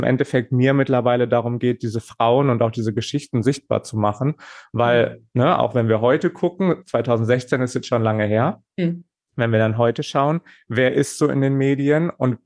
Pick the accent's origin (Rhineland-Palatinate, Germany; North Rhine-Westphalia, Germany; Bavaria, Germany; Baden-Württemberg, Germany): North Rhine-Westphalia, Germany; Warstein; born there; now in Essen, Germany; ich komme gebürtig aus Warstein, aus dem Sauerland und ich studiere schon seit längerer Zeit Kunst auf Lehramt in Essen